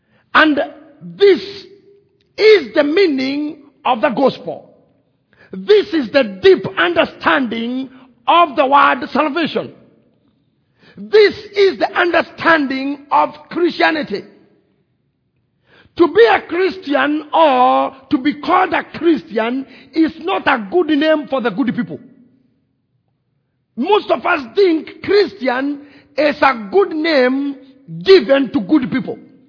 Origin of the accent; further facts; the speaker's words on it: Kenya; from the Republic of Kenya.